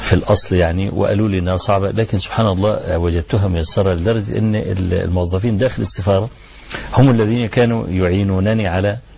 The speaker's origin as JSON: {"language": "Arabic", "country": "Egypt", "said": "فقالوا لي بقى أروح خد الطب الألماني وانضمه على الطب عندنا في مصر وممكن نطلع بمنظومة"}